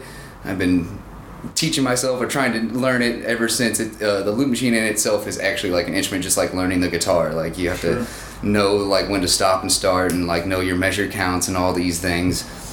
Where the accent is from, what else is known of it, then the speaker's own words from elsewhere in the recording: Kansas City, Missouri, United States; moved away as an adult; also born or lived in California; Actually, I was born in Kansas City. I was out there until I was like 20. I'm 32 now.